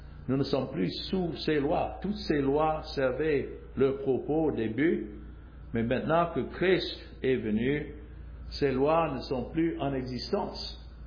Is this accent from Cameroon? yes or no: no; United States; Je suis américain, mais nous avons d'autres du Canada, d'autres d'Afrique